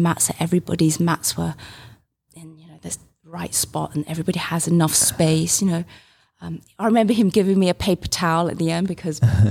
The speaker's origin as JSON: {"language": "English", "region": "London", "country": "United Kingdom", "tie": "born or raised there", "said": "I'm born and raised in London."}